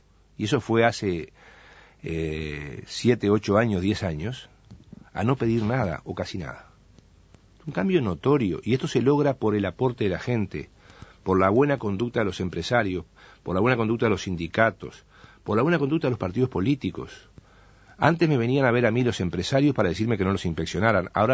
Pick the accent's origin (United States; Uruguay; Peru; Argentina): Uruguay; Yo me crié en el Uruguay donde el orgullo era vivir 30 años en el mismo barrio y trabajar 30 años en la misma fábrica.